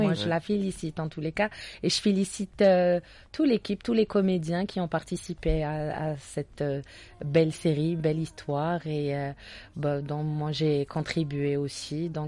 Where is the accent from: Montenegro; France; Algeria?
Algeria; Algiers, Algiers Province; Je suis native de Bellecour. Berbolezor, comme on dit.